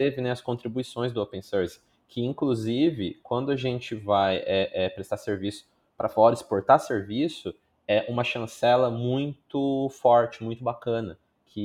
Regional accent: Bauru, São Paulo, Brazil; also born or lived in Porto Alegre; a gente é daqui de Bauru, né, interior de São Paulo, né. Na época eu tive uma experiência de sair, de ir para uma capital, fiquei uns anos em Porto Alegre

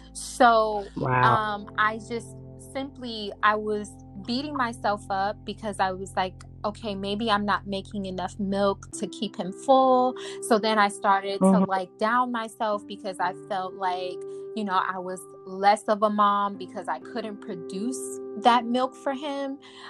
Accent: Cleveland, Ohio, United States; now in New York City, United States; So I'm actually originally from Cleveland, Ohio, but I currently reside in New York City. I've been here for almost 10 years.

